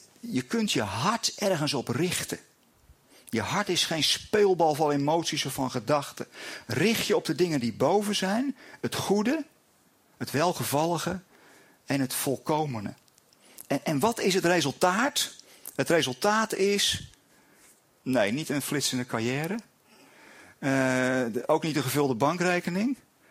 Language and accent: Dutch; Boskoop, South Holland, Netherlands; born there; Niet naar Jeruzalem, maar naar Boskoop, mijn geboorteplaats.